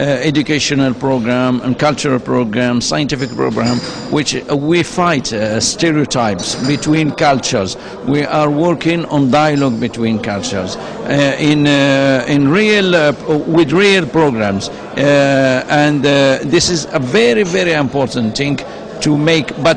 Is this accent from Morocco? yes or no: yes; Morocco; English is a second language; I am from Morocco